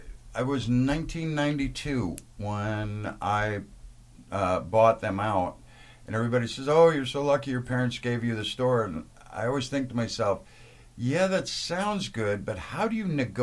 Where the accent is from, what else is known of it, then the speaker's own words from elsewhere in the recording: Illinois, United States; I'm actually from Illinois, fished a lot of the creeks and stuff and catching frogs and minnows and stuff as a little kid, and then going up into the farm country of Wisconsin